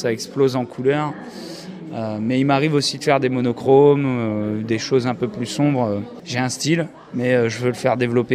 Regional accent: Compiègne, Hauts-de-France, France; c'est ma ville natale, Compiègne. Moi, je suis né ici, j'habite encore ici à Compiègne.

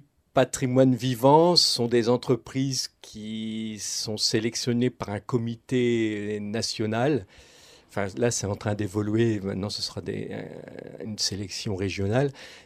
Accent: Béthisy-Saint-Martin, Hauts-de-France, France; born there; j'ai 60 ans, je suis né à Béthisy-Saint-Martin, maintenant j'exerce à Béthisy-Saint-Pierre, j'ai franchi la frontière.

